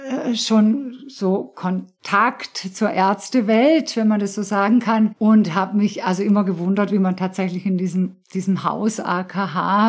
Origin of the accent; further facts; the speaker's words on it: Germany; An der Schweizer Grenze, ja, ich bin Deutsche, aber ja, also viel Schweiz in mir und habe also immer diese zwei Seiten gelebt